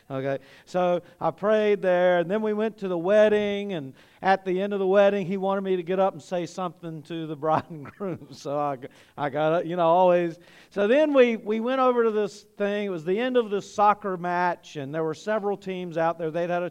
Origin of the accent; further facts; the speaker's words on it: United States; Before I'm even an American, and some of you won't like that idea, but before I'm an American, I am a Christian.